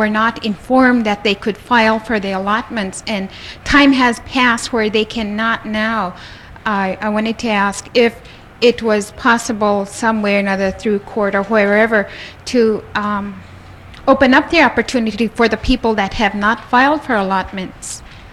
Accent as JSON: {"language": "English", "town": "Kotzebue", "region": "Alaska", "country": "United States", "said": "I'm from Kotzebue."}